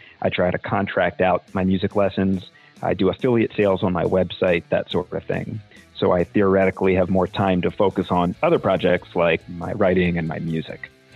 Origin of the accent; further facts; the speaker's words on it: Annapolis, Maryland, United States; I'm from Annapolis, Maryland, and I own Severn River Music and SevernRiverGuitar.com.